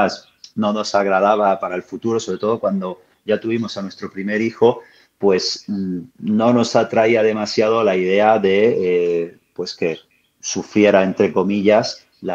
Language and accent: Spanish; Seville, Andalusia, Spain; moved away as an adult; yo soy originario de Sevilla, pero enseguida, en cuanto tuve la mayoría de edad, pues emigré al norte de España, a las zonas montañosas. Siempre me ha gustado la montaña, nada que ver con el plano de Sevilla y el calor.